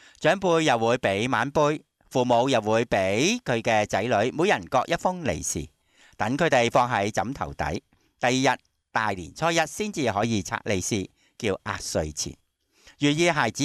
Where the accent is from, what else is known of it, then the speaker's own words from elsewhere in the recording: Hong Kong; 我哋香港人咧都好兴咧